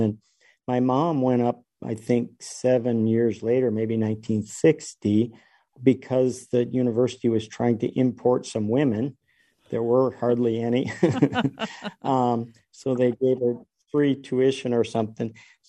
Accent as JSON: {"language": "English", "region": "Alaska", "country": "United States", "tie": "born or raised there", "said": "Where I was born and raised is on the Kobuk River, 70 or 80 miles above the Arctic Circle, on the south side of the Brooks Range, which is rather well known now."}